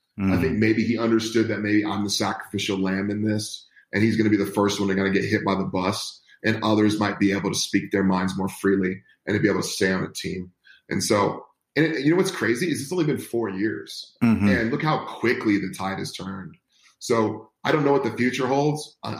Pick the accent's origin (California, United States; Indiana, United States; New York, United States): California, United States; You know, I grew up in the Bay Area. I was a 49er fan.